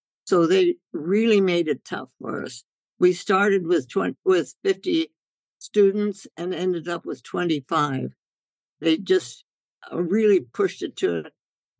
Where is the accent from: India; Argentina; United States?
India; I was born and raised in India, and my parents were medical missionaries, and they were both osteopaths.